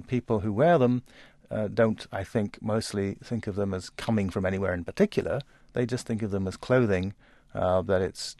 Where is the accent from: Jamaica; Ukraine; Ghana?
Ghana; Kumasi, Ashanti; just outside Kumasi, which is my hometown